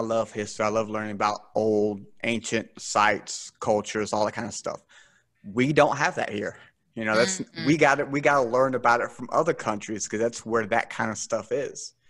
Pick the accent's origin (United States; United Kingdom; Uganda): United Kingdom; Scotland; no, I'm Scottish. Everyone goes for Irish from the get-go.